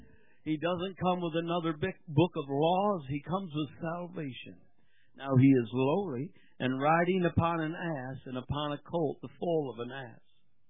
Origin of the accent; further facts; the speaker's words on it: New York, United States; We come from New York, but very rural New York, and we were pretty used to getting our heads beat in athletically wise.